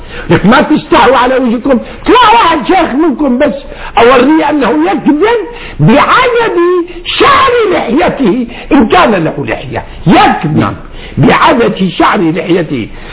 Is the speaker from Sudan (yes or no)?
no; Syria; أنا مسلم وأنا سوري،